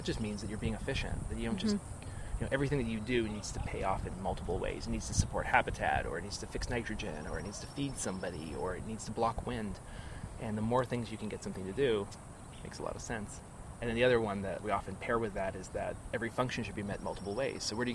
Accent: Portland, Oregon, United States; I grew up in Portland, Oregon

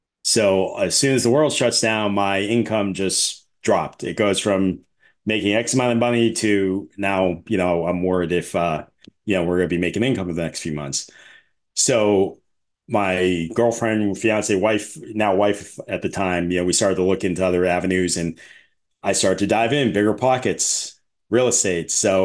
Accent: Boston, Massachusetts, United States; So that's when I kind of moved back north. You know, I'm from the Boston area.

